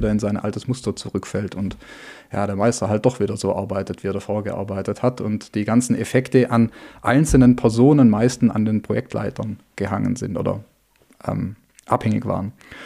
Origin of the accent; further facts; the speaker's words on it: Baden-Württemberg, Germany; Bin ja aufgewachsen bei CWG auf der Schwäbischen Alb.